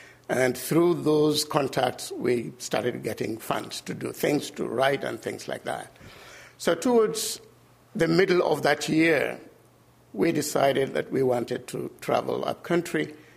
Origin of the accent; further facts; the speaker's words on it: Kenya; I'm a Kenyan.